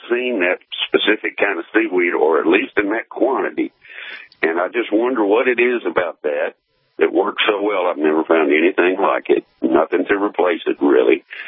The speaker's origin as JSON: {"language": "English", "region": "the South", "country": "United States", "said": "I'm a southern country boy, and she taught me so much"}